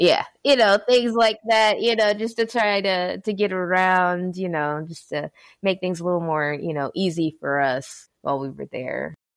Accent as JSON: {"language": "English", "town": "San Diego", "region": "California", "country": "United States", "tie": "born or raised there", "moved": "yes", "lives_now": "Milwaukee, United States", "said": "All right. I was born and raised in San Diego."}